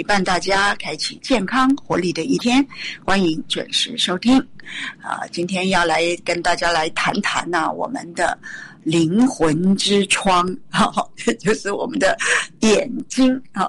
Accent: Taiwan; 我们在台湾，我们台湾人呢、很糟糕的、从小很多人就四眼田鸡

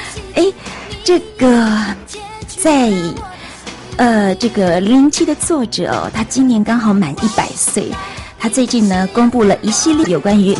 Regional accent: China; 我们中国人说，哎，以前的人喜欢取那种所谓的菜市场名

